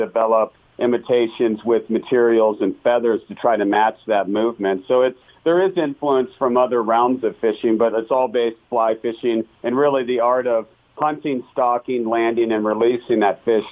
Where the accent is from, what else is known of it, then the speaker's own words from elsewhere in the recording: Colorado, United States; I'm a full-time fly fishing guide and author based out of Colorado. And I grew up fishing on the South Platte River